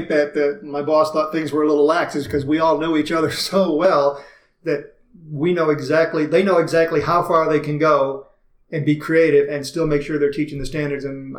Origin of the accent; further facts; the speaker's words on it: Joliet, Illinois, United States; I grew up in Joliet, Illinois. Way to go, Joliet.